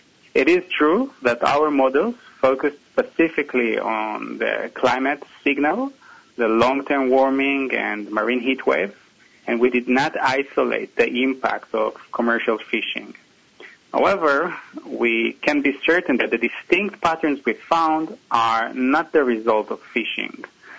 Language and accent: English; Israel; I'm originally from Israel, which is in the east part of the Mediterranean Sea